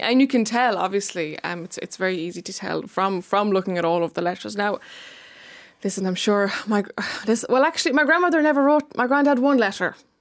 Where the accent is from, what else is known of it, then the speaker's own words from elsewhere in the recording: Lithuania; now in Ireland; Well, this maybe my accent I am.